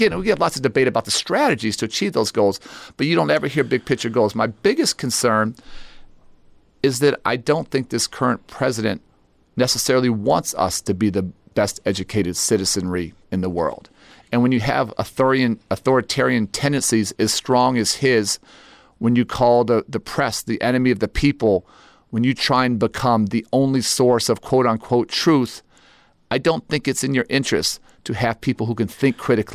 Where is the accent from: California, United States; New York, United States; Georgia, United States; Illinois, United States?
Illinois, United States; Chicago; I'm obsessed with reducing violence in my hometown of Chicago.